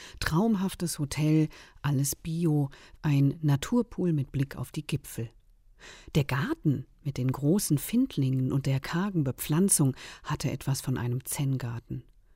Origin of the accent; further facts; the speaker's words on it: Mainz, Rhineland-Palatinate, Germany; Von Tirol über das schwedische Designlabor von Husqvarna geht es in meine Heimatstadt Mainz.